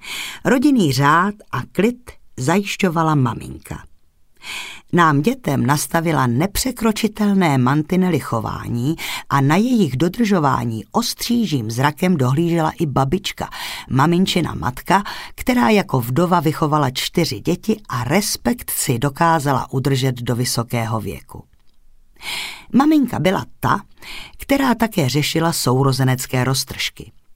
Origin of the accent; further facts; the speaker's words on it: Chlumec nad Cidlinou, Hradec Králové Region, Czechia; Narodila jsem se v Chlumci nad Cidlinou, městečku spojeném s porážkou selské rebelie z období Marie Terezie.